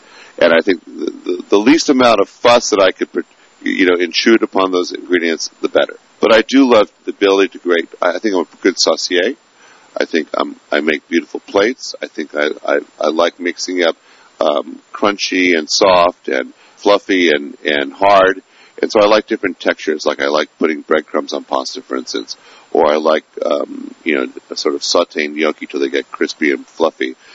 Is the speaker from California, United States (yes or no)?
yes; Sebastopol, California, United States; I also have West County Grill in Sebastopol, which is where I grew up in Sonoma County. When I grew up, it was all chicken farms, and that's what we had was a chicken farm.